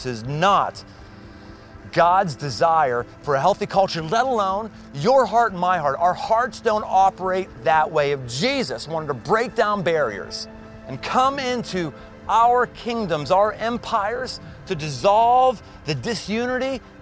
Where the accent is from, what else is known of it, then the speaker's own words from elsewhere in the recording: Pittsburgh, Pennsylvania, United States; When I was growing up in Pittsburgh, I was very, very, very middle class